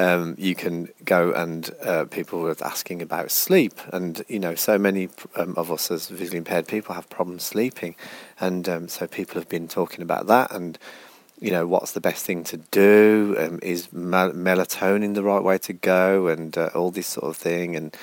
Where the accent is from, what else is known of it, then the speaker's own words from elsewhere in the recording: Birmingham, West Midlands, United Kingdom; I'm not from Liverpool. I was never at St. Vincent's. I was actually at Licky Grange School in Birmingham, for those that care.